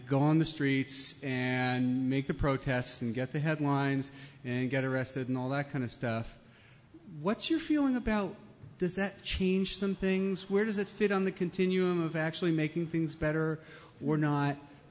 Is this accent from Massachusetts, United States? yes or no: yes; Attleboro, Massachusetts, United States; from Attleboro, Massachusetts.